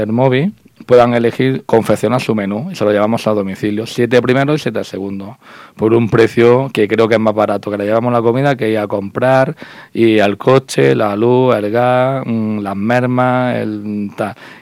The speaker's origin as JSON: {"language": "Spanish", "town": "Granada", "region": "Andalusia", "country": "Spain", "said": "como granadino 100%, que me corre por las venas, es algo cultural y algo que llevamos en el ADN, yo por lo menos en mi familia."}